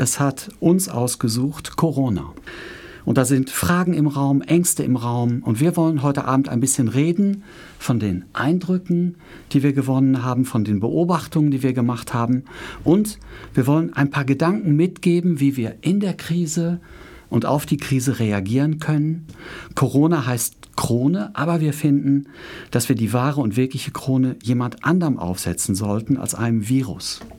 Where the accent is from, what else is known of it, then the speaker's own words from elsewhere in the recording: Lippstadt, North Rhine-Westphalia, Germany; born there; Ich bin gebürtiger Lippstädter.